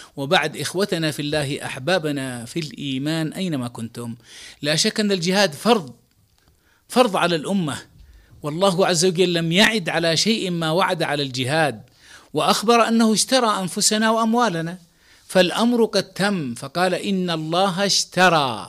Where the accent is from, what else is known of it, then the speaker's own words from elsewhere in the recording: Yemen; وإن كانت أعلنت عندنا في اليمن